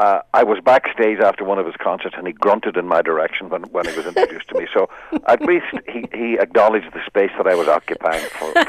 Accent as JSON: {"language": "English", "region": "Northern Ireland", "country": "United Kingdom", "said": "I'm 100% Irish. I'm 100%, of course, I'm Northern Irish, and I'm immensely proud of that."}